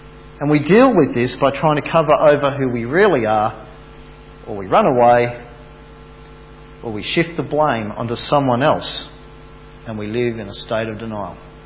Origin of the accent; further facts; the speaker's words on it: Bendigo, Victoria, Australia; I grew up in Bendigo and not far from Kennington Reservoir